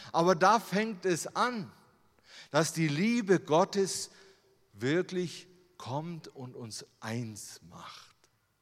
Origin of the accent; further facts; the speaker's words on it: Germany; Ja, der Natale, der ist Italiener, der ist anders wie ich. Ich bin Deutscher.